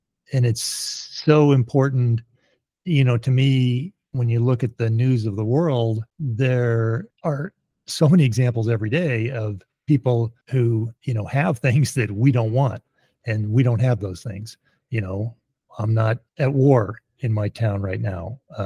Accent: California, United States; also born or lived in Massachusetts; now in Bend, United States; I grew up in California, and then moved when my parents got divorced to the East Coast, Massachusetts.

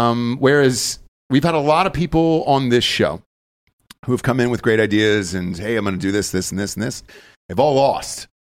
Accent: Georgia, United States; I think Georgia's blue anyways, man. And it's my home state.

